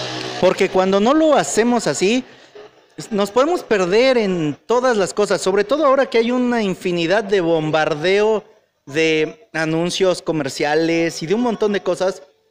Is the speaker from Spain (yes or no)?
no; Oaxaca, Mexico; yo sí soy oaxaqueño, ustedes me disculparán